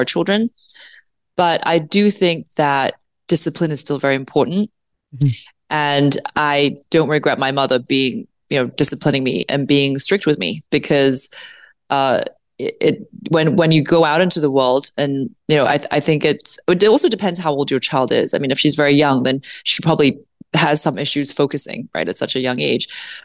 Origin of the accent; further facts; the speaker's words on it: Hong Kong; also born or lived in Papua New Guinea / United Kingdom / Exeter, United States; I grew up in Hong Kong. Well, actually by the age of 14, I had lived in Papua New Guinea, the UK, Hong Kong, where my parents are originally from, and Exeter, New Hampshire, where I went to boarding school.